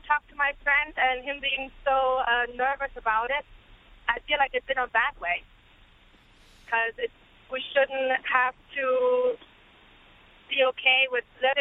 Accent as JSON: {"language": "English", "country": "Germany", "second_language": "English", "lives_now": "New York City, United States", "said": "because I'm comparing it to Germany, and I'm from Germany originally."}